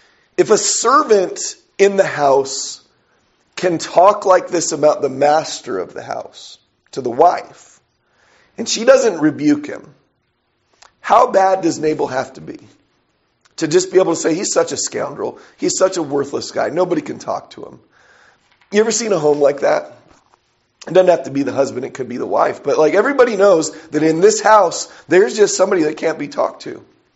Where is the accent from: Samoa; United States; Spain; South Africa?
United States; San Diego, California; I grew up in San Diego, California. Everywhere around there were people that were homeless, all over the place.